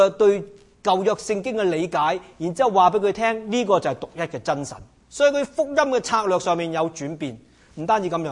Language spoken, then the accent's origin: Chinese; China; 我想我们中国人不明白的